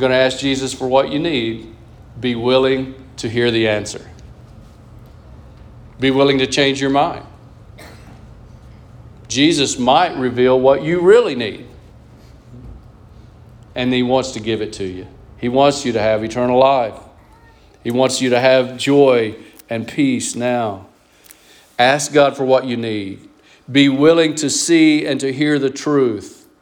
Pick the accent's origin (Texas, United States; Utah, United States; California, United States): Texas, United States; And in Texas, we want everybody to know where we live, right? I'm Texan.